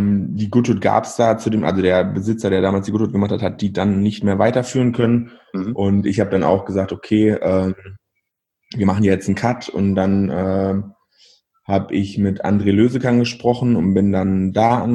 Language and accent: German; Kaunitz, North Rhine-Westphalia, Germany; now in Bielefeld, Germany; Eigentlich komme ich aus Verl und dann habe ich, weiß ich nicht, früh oder eigentlich aus Kaunitz. Das ist noch ein bisschen kleiner. Habe ich früh gemerkt, dass mir das alles so ein bisschen zu eng wird, dieses ländliche Leben.